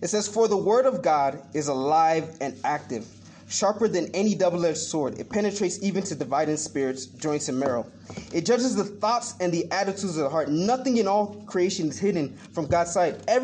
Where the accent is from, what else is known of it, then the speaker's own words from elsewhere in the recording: Washington, District of Columbia, United States; I remember I was playing for this worldly band back in my hometown of D.C.